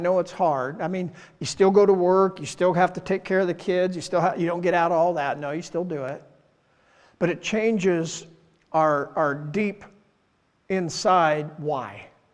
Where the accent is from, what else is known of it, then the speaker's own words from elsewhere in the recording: Iowa, United States; I'm from Southern Iowa, but I'm not that far south.